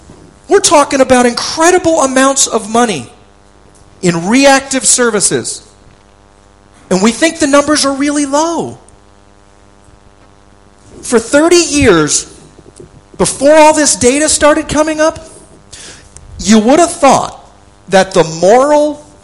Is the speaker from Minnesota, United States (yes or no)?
no; New York, United States; now in California, United States; The next closest state, my home state, the state of New York, 65,000 homeless people.